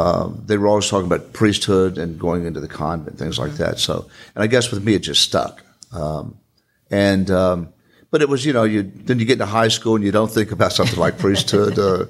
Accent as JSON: {"language": "English", "town": "Pensacola", "region": "Florida", "country": "United States", "tie": "born or raised there", "said": "Born and raised in Pensacola. Wow. My grandparents were born here. Our family goes back to the 1800s, late 1800s in Pensacola."}